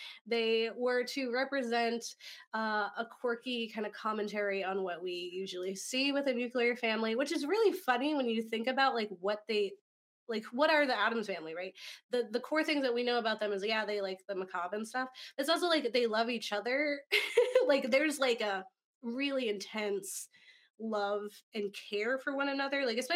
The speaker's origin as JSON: {"language": "English", "town": "Ocala", "region": "Florida", "country": "United States", "tie": "born or raised there", "said": "And he told the Ocala Star Banner, which fun fact is my hometown, which is so weird."}